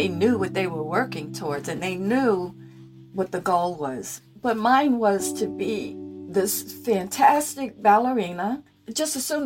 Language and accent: English; Harlem, New York, United States; Yes, we're from Harlem, but we are ballet dancers.